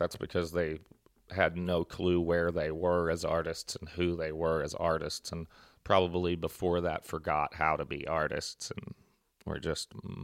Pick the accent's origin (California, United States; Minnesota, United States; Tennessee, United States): Tennessee, United States; Nashville; And, I'm not staying in Nashville forever. Sitting there watching my hometown be and it's being destroyed